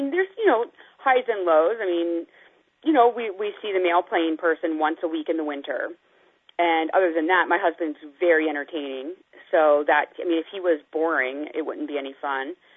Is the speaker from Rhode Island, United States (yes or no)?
no; Pennsylvania, United States; I'm from Pennsylvania, so I don't understand fishing.